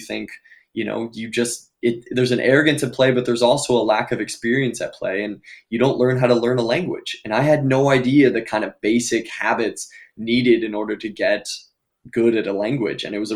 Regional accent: California, United States; The middle school I went to, and I'm from California.

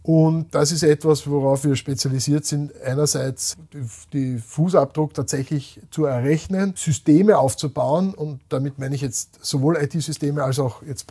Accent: Austria; weil wir rühmen uns als Österreicher gern. Wir haben eigentlich im Land im Wesentlichen erneuerbare Energie.

